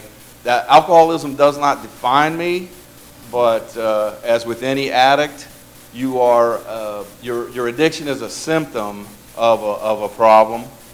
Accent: Tennessee, United States; I grew up in Tennessee and was blessed to find a church very similar to Hot Metal, which in 1970s Western Tennessee was pretty unique.

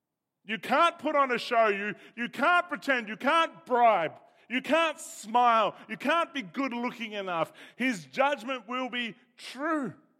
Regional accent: Innes Park, Queensland, Australia; I'm from Innes Park, so I can say that.

